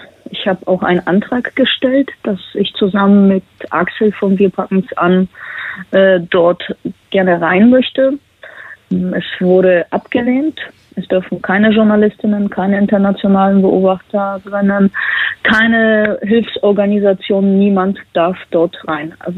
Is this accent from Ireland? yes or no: no; Poland; Sowas kenne ich nicht normalerweise. Ich komme ja aus Polen.